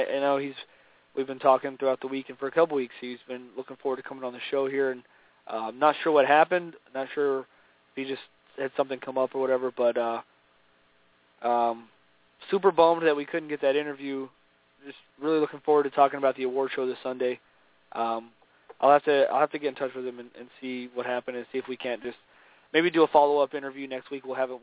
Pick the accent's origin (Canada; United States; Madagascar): United States; Monroe, Louisiana; he's located out of Monroe, Louisiana. That's my hometown.